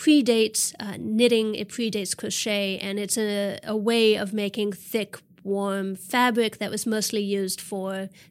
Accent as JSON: {"language": "English", "region": "Ontario", "country": "Canada", "said": "Well, I'm from Ontario, Canada, which is more forested. It's a little more eastern."}